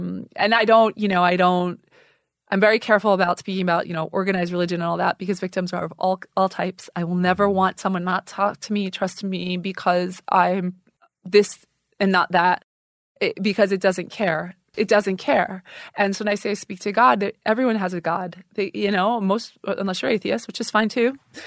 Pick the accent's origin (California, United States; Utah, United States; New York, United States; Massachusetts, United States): New York, United States; like I grew up a Lutheran. But you know, when you get older, it's like I go on Christmas and Easter. I'm from New York, so it's different down here in the South.